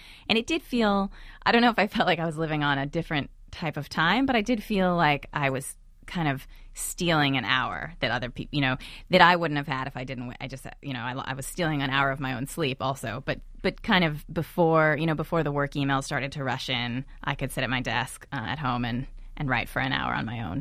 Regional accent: California, United States; I was learning from my experience growing up in California

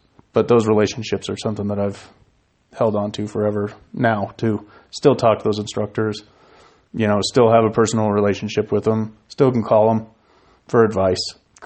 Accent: Wyoming, United States; I think by growing up in Wyoming, you have this ability to succeed and talk to a lot of people.

